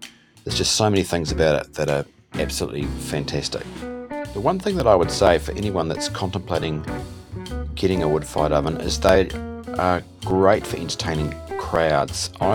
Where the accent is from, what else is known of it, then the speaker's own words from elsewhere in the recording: Christchurch, Canterbury, New Zealand; I'm from Christchurch in New Zealand.